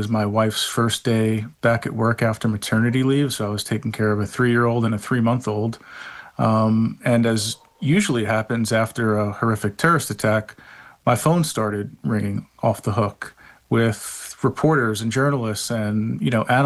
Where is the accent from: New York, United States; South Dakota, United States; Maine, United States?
New York, United States; I grew up in New York, not too far from Queens